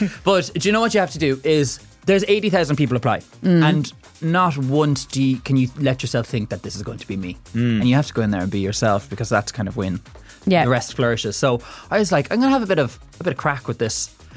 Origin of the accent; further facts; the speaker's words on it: County Cork, Ireland; I'm from West Cork and we would have grown up with like 40, 50 cousins.